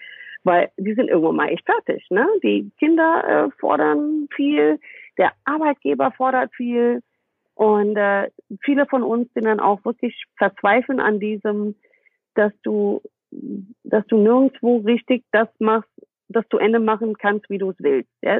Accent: United States; German is a second language; now in Germany; Du weißt, ich bin Amerikanerin, ne?

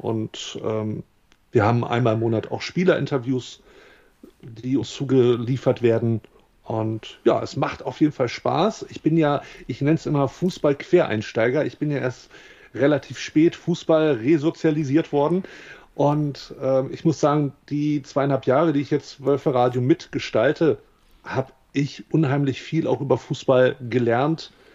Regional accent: Wolfsburg, Lower Saxony, Germany; ich bin in Wolfsburg geboren, bin dort aufgewachsen

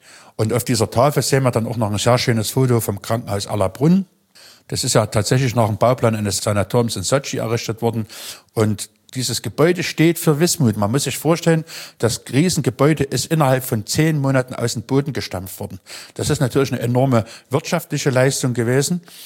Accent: Schneeberg, Saxony, Germany; Und ich bin ja als Kind in Schneeberg groß geworden.

